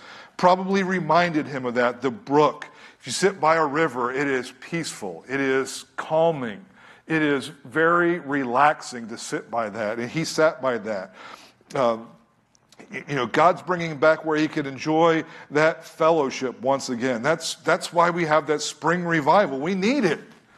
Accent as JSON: {"language": "English", "country": "United States", "said": "In the Philippines, I'm such an American, was such an American."}